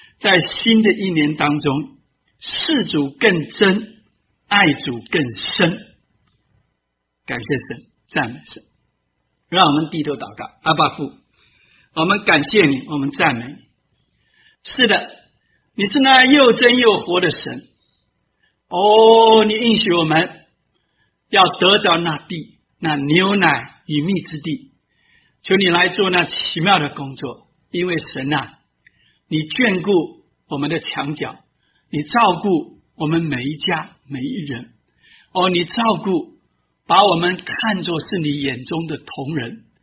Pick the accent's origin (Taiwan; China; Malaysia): China; 我们中国人蛮聪明的，有两个年，不是吗？